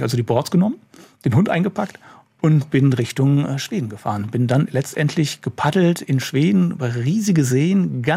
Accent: Neuss, North Rhine-Westphalia, Germany; born there; manchmal besser aus als in Neuss, wo ich geboren bin, weil ich unheimlich lange dort auf der Insel auch gelebt und gearbeitet habe.

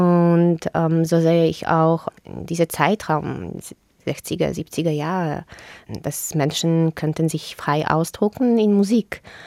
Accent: Poland; German is a second language; now in Germany; ich fühle mich als ein Polin. Ich bin polnisch. Ich bin in Polen aufgewachsen.

